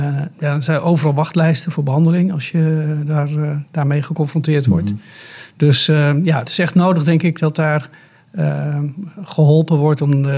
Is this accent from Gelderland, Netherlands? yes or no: yes; Epe, Gelderland, Netherlands; Ik heb de middelbare school gedaan in het dorp waar ik geboren ben, in Epe.